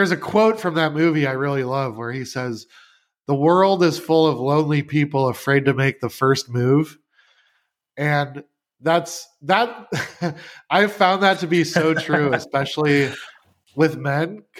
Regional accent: Omaha, Nebraska, United States; I was living in Omaha, my hometown, and I had this loft apartment in downtown Omaha

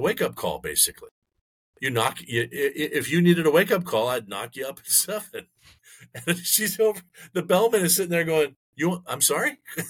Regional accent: Vancouver, British Columbia, Canada; born there; I was born in Vancouver.

